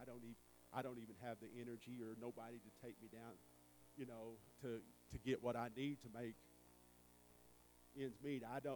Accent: the South, United States; I'm from the South, if you can't tell. Most people know.

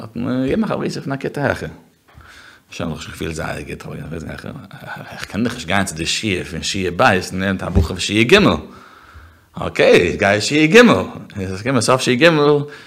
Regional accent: Antwerp, Flanders, Belgium; born there; German is a second language; Ich bin geboren in Antwerpen.

